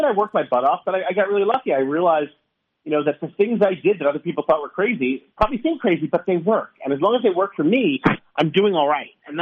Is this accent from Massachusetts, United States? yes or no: no; New York City, New York, United States; growing up in New York City in the public schools in the 70s and 80s